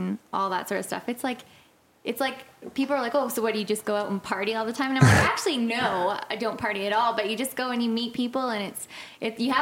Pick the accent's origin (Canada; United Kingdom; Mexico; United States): Canada; And also, I'm Canadian, so I mean